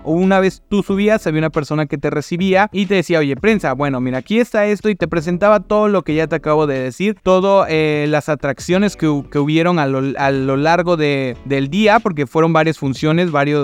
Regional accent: Córdoba, Veracruz, Mexico; yo soy de Córdoba, Veracruz, y la premier fue en la Ciudad de México, que está a 5 horas de donde estoy ahora mismo

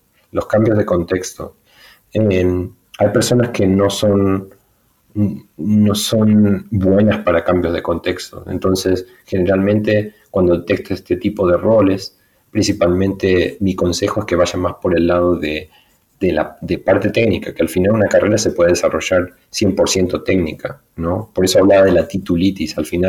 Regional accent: Argentina; moved away as an adult; now in Europe; yo vengo de un pueblo de Argentina, ¿no? Y hace muchos años ya que estoy en Europa. Y, por ejemplo, yo sí que estudié en Argentina, en una ciudad cerca de mi pueblo.

